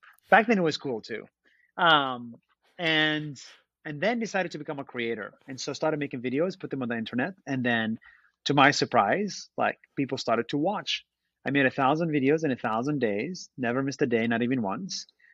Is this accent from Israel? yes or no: yes; Israel; English is a second language; moved away as an adult; now in United States; I was born and raised in Israel. I'm Palestinian Israeli, so it's double whammy. Moved to the United States for college